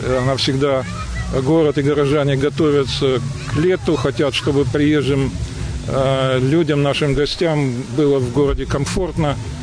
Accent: Yevpatoria, Crimea, Ukraine; евпаториец. Дочка моя евпаторийка уже в пятом поколении, так что мы здесь коренные. Евпатория – маленький приморский курортный город

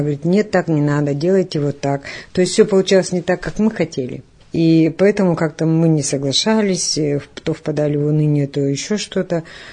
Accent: Yekaterinburg, Sverdlovsk Oblast, Russia; Я на Кубани похоронила мужа и приехала сюда, вернулась к детям. Родом я из Свердловска.

